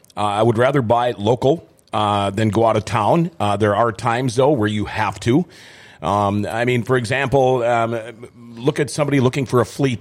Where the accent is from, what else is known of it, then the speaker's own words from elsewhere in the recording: Thief River Falls, Minnesota, United States; When we were kids, me growing up in Thief River Falls, there were little mom and pop convenience stores everywhere.